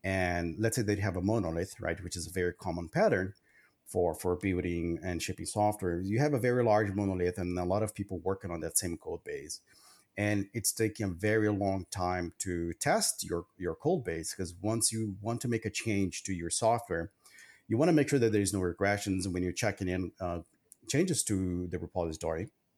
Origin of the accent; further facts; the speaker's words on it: Brazil; I grew up in Brazil, right?